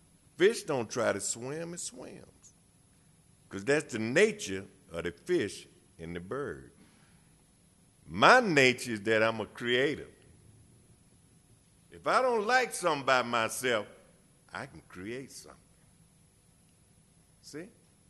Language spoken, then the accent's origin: English; Atlanta, Georgia, United States; born there; I was born in Atlanta, Georgia. I'm a Grady baby.